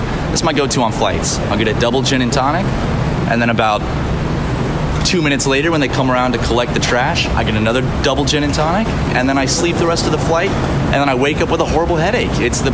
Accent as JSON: {"language": "English", "town": "Charleston", "country": "United States", "tie": "born or raised there", "said": "Besides my hometown of Charleston."}